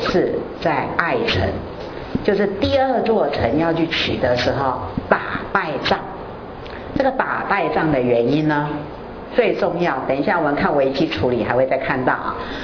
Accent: China; 我讲中国人也不对，要得罪人家，讲他们，哎，我中国人没面子啊

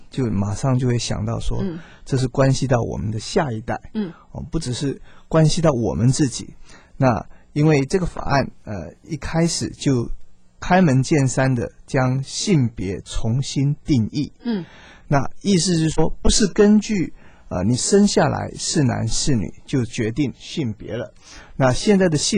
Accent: China; now in United States; 我们教导孩子从小要教导，我们中国人说男女有别。

